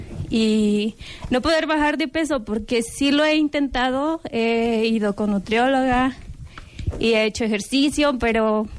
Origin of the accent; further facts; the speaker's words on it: Guerrero, Mexico; Vengo de Guerrero.